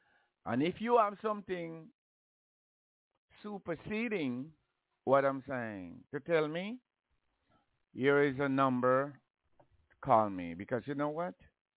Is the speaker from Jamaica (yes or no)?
yes; Jamaica; I come from Jamaica.